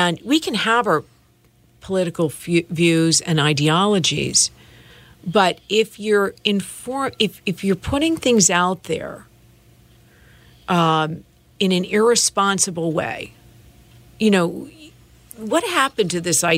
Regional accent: Bethesda, Maryland, United States; believe me, I grew up in Bethesda. I have friends from high school. They still don't tell anybody.

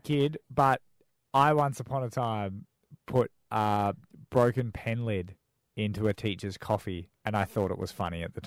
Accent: Perth, Western Australia, Australia; there's classic Perth thing where it's like we're from Perth, so they're often thinking that they get left out.

